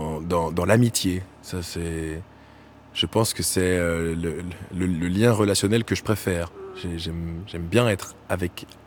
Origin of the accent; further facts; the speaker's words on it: Brussels, Belgium; Alors, on dit « On vient de Bruxelles, en Belgique. »